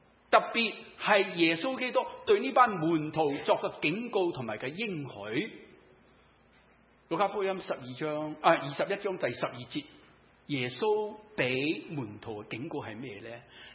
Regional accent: China; 我们中国人以前啊，古老时代是什么呢？先斩后咒，有没有听过？

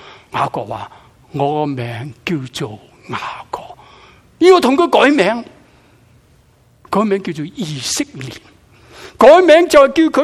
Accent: Guangdong, China; 我们广东人说

